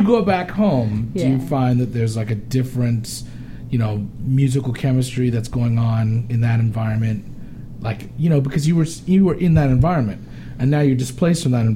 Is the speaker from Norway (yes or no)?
no; India; And, and I'm Indian, but I just...